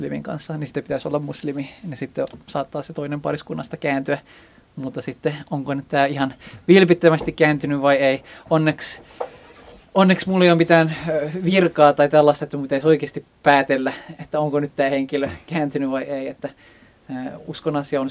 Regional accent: Iran; now in Finland; Esimerkiksi Iranissa, mikä on mulle tutumpi, koska mä oon sieltä kotoisin

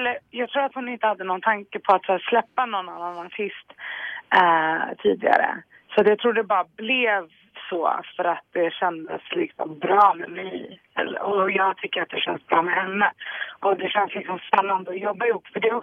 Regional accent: Stockholm, Stockholm County, Sweden; Jag är från Stockholm. Har mitt ursprung i Kurdistan. Eller mina föräldrar är kurder.

